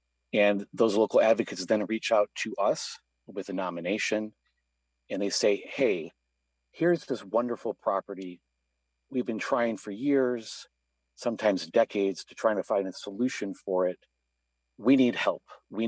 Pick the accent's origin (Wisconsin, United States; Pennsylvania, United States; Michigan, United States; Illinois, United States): Illinois, United States; Joliet; So I'm from Joliet, Illinois, and my personal preservation project is the old Joliet Prison.